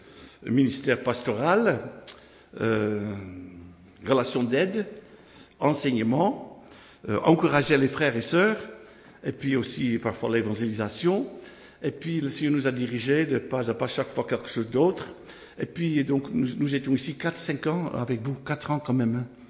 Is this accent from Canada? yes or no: no; Haarlem, North Holland, Netherlands; French is a second language; now in France; moi je suis de la Hollande, de Haarlem, près d'Amsterdam